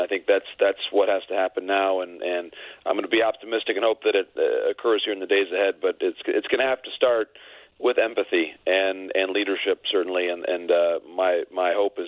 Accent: United States; as an American, someone who's been really fortunate to be born in this country

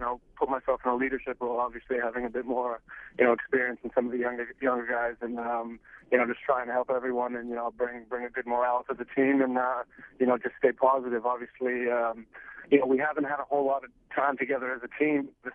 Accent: Canada; just because growing up in Canada, there's a lot of other sports

